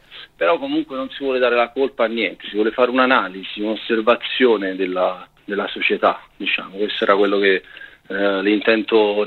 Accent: Naples, Campania, Italy; accent: Neapolitan; Io le ho frequentate, le ho vissute tutte e due, e come si sente dal mio accento sono napoletano.

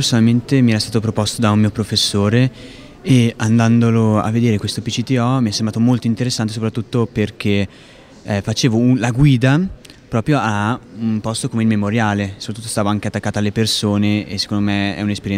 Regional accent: Monza, Lombardy, Italy; vengo da Monza, da liceo Paolo Frisi.

